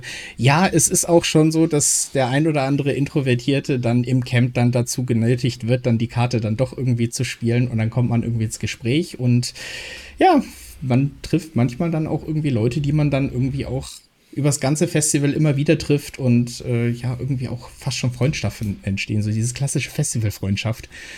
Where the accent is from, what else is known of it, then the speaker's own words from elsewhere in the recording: Leipzig, Saxony, Germany; und das ist als Leipziger für mich jetzt natürlich auch, das muss mitgenommen werden.